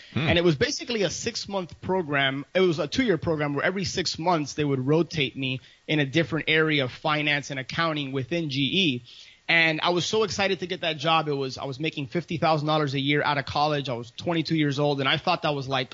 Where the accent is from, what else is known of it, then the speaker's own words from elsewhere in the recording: Miami, Florida, United States; born there; My parents came, I think, in the late 60s or maybe early 60s. But yeah, I was born here in Miami.